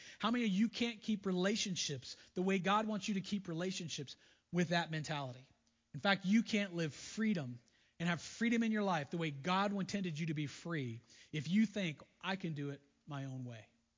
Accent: Florida, United States; I grew up in Florida, you know that, and we were minutes from the beach, and I grew up on the Gulf side

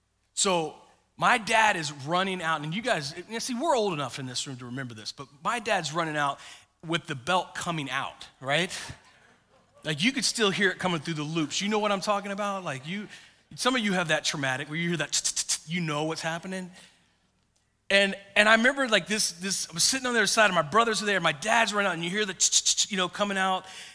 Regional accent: Florida, United States; When I was a kid growing up in Florida, there was a part of our, we had grown up on a ranch

